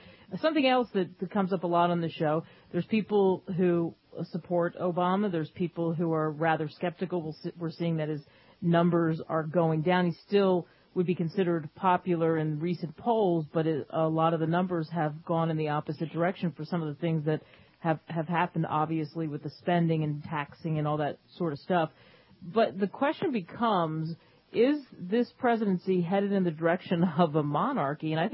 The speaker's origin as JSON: {"language": "English", "region": "Pennsylvania", "country": "United States", "tie": "born or raised there", "said": "growing up outside of Philadelphia and how much it means to me and how many times I strolled past Independence Hall"}